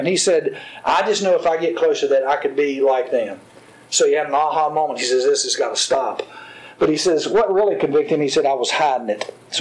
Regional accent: Giles, United States; When I grew up in Giles, I'm telling all about Giles since Gene reminds me, but I remember growing up one time a boy tried to kill himself.

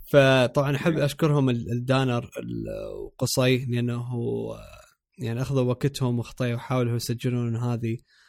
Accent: Iraq; سواء ذا كان يعني بلدنا العراق او الدول العربيه

